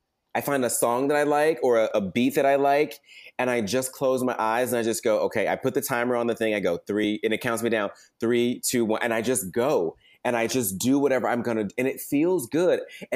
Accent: the South, United States; being a Black boy growing up in the South, you know, like you're supposed to be a man and girls dance and don't be feminine.

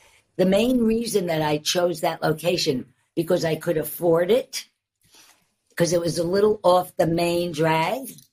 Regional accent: Queens, New York, United States; also born or lived in Manhattan; I was born in Manhattan. And when I was about, I don't know, maybe, I don't know, 10 years old, I'll say. I can't remember. We moved out to Queens.

